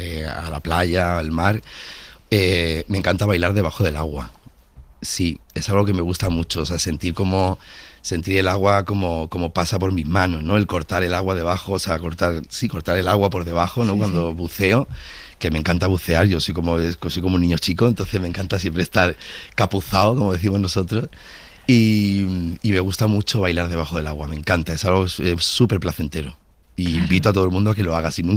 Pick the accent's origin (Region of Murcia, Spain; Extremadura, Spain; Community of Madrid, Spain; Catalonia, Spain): Catalonia, Spain; Badalona; yo soy nacido en Badalona, entonces desde el balcón del edificio de mis padres, en el barrio de Llefià, vivíamos en un séptimo, arriba de una montaña